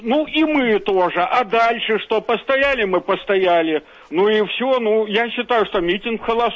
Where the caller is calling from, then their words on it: Sestroretsk, Saint Petersburg, Russia; из Сестрорецка вас беспокою.